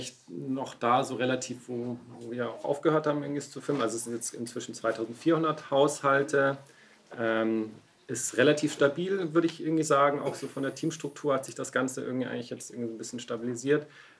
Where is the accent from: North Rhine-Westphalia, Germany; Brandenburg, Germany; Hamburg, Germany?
Brandenburg, Germany; ich wohne hier in Niederfino, bin aus der Region sozusagen